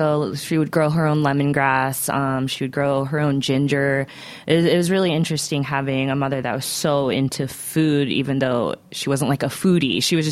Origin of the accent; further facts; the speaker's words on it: Florida, United States; Then I just grew up in Florida, had a good life.